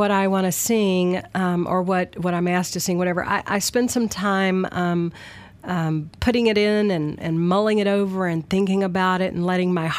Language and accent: English; West Monroe, Louisiana, United States; But been around a while, lived out of town quite a while, but I'm originally from West Monroe, and I've sung a very long time.